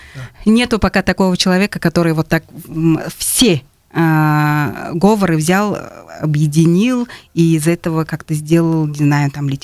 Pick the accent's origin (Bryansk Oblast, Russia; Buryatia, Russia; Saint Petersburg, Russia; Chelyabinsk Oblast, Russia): Buryatia, Russia; accent: Tsongol Buryat dialect; мы привыкли с детства вот с молоком матери, у нас вот это было привито, что мы разговариваем на своем говоре, на своем, где мы цакаем, где мы чакаем